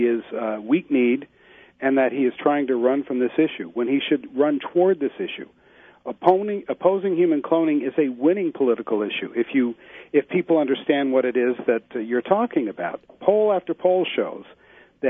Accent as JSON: {"language": "English", "region": "California", "country": "United States", "said": "Now, I'm from California, so perhaps I'm wrong, but I really believe that."}